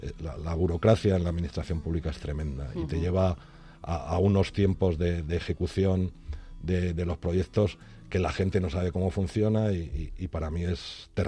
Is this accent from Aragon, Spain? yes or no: no; Camarma de Esteban, Community of Madrid, Spain; Los institutos, gracias a Dios, lo tenemos cerca. Pero bueno, me gustaría conseguir para mi pueblo un instituto.